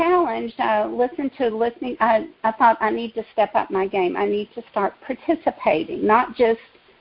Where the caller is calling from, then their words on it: Kentucky, United States; I'm calling from Kentucky, and I'm a first-time caller.